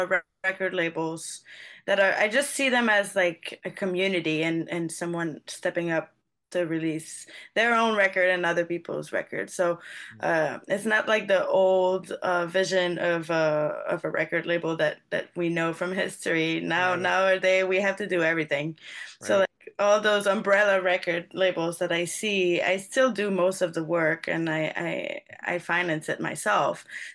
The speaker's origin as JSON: {"language": "English", "town": "Montreal", "region": "Quebec", "country": "Canada", "said": "I'm from Montreal originally."}